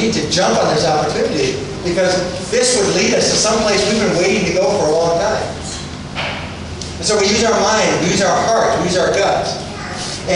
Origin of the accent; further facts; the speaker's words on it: United States; in the American language, forgive me, I'm too American, but very type